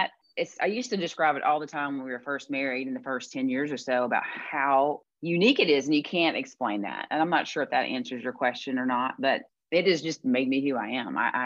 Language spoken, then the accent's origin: English; Tennessee, United States; still where I worked in Nashville. And then we didn't leave that area until 2011. So I never left my hometown until we went to the War College in Rhode Island.